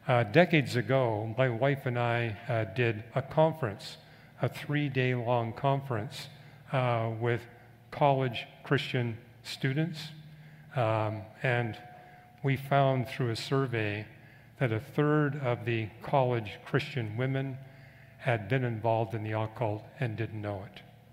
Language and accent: English; British Columbia, Canada; I was raised in British Columbia